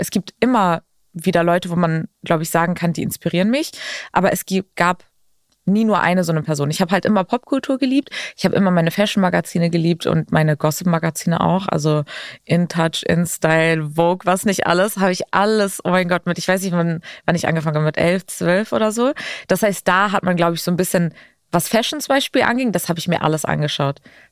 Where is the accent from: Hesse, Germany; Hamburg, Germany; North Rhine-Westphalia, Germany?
Hamburg, Germany; born there; first language Lithuanian; Meine Mutter war schon in Deutschland, ich bin in Hamburg geboren, aber sie hat halt trotzdem nur Litauisch mit uns gesprochen